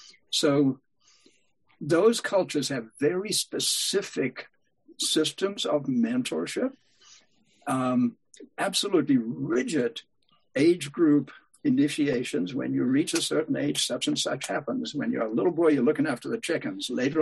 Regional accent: South Africa; also born or lived in England; I grew up in Africa. Okay, at the age of 3, I was transplanted from England, where I was born, to South Africa, and grew up in the midst of a culture, specifically the Zulu people

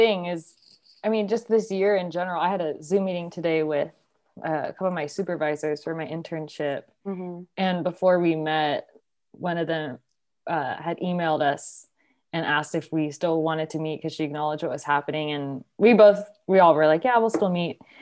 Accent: San Diego, California, United States; now in Seattle, United States; I'm from San Diego, but I've been in Seattle for a few years for school.

